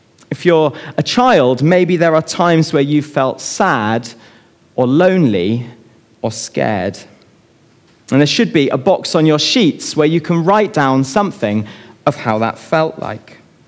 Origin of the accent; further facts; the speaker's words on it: Bristol, South West England, United Kingdom; I grew up in Bristol, and I remember feeling really excited about the prospect of going to university